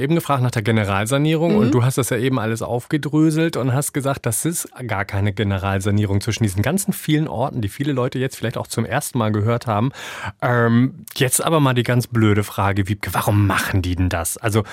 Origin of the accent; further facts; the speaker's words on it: Hamburg, Germany; als Hamburger, der gerne mal hier abhaut